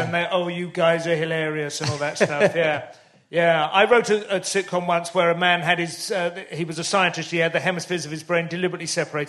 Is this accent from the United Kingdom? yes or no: yes; St Albans, East of England, United Kingdom; I grew up in St Albans.